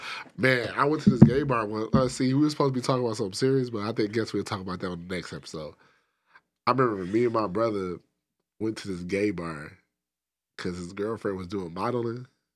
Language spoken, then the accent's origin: English; Pontiac, Michigan, United States; No. You know I'm not from. I'm from Pontiac.